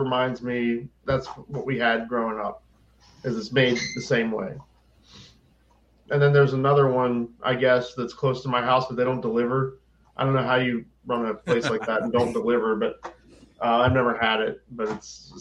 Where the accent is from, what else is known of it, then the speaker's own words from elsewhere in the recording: Wheeling, West Virginia, United States; also born or lived in Oklahoma City; now in Pittsburgh, United States; I'm not from Pittsburgh originally. I am actually from the Wheeling area, but I had been living in Oklahoma City for about 7 years. And then we moved back up here.